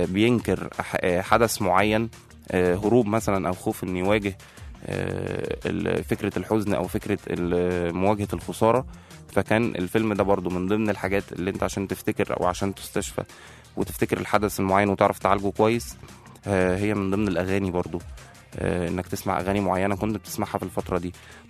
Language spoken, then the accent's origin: Arabic; Egypt; بس احنا أحسن حاجة فينا احنا كمصريين يعني الحمد لله